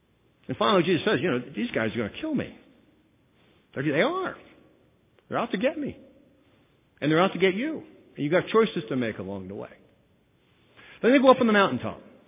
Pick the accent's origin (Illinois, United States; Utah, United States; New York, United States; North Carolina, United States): Illinois, United States; I grew up in Illinois. Illinois, you haven't seen a blizzard.